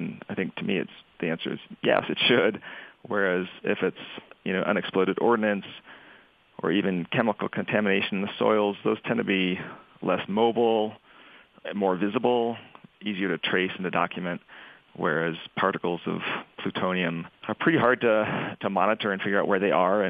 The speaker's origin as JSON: {"language": "English", "town": "Boulder", "region": "Colorado", "country": "United States", "tie": "born or raised there", "said": "I mean, I grew up in Boulder with the protests going on"}